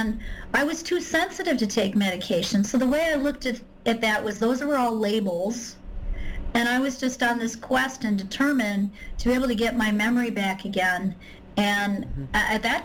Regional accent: Chicago, Illinois, United States; I'm from Illinois, the Chicagoland area originally, and I thought I was going to live and die in Chicago

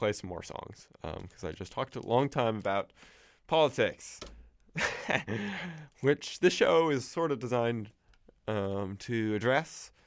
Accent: Portland, United States; I'm from Portland, and Portland is where a lot of the big quote riots happened after the election day

